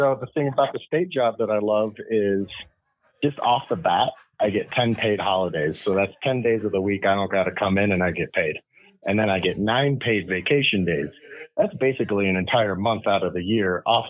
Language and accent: English; Michigan, United States; moved away as an adult; now in Colorado, United States; We want to leave Colorado. I've been out here for 20 years. I'm originally from Michigan, but I've lived here for 20 years.